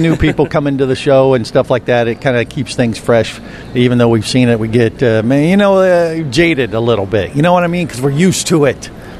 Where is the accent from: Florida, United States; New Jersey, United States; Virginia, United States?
Florida, United States; Orlando; I'm from Orlando.